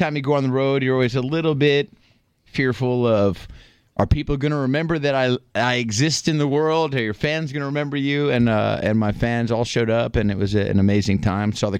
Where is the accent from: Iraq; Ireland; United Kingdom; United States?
United States; Syracuse, New York; came out to the show two nights ago in Syracuse. You know, from my hometown.